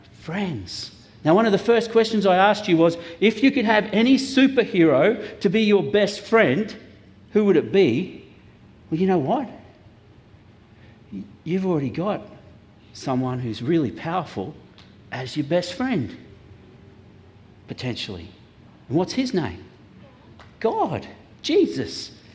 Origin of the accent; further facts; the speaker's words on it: Mount Gravatt, Queensland, Australia; When I grew up in Mount Gravatt, we were down in Mount Gravatt during the week visiting my family